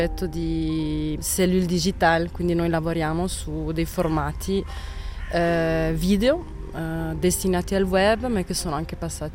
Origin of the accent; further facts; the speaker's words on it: Bellinzona, Ticino, Switzerland; Però sono cresciuta a Bellinzona, tra Bellinzona e Camorino, che oggi è diventata la grande Bellinzona.